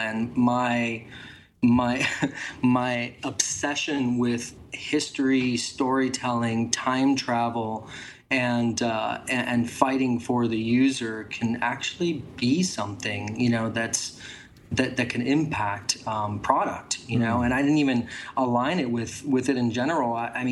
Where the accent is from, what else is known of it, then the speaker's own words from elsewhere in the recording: Miami Beach, Florida, United States; now in San Francisco, United States; I recently moved here full-time to the Bay Area. I live in San Francisco. I am born and raised in Miami Beach. My family's from there